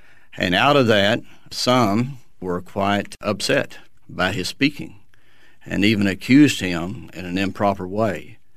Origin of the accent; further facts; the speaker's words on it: Texas, United States; born there; Well, I was born in Texas, as all your listeners can guess.